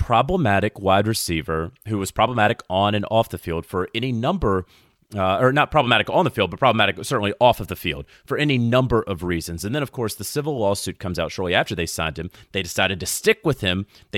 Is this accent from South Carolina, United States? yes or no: no; Charlotte, North Carolina, United States; it reminds me of my hometown NBA team, the Charlotte Hornets